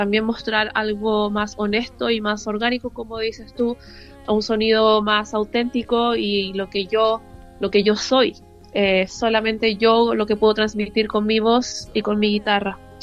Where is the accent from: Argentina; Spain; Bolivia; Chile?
Chile; moved away; Mi tierra natal, que es Chile, y esta nueva tierra que me ha acogido desde ya casi 15 años.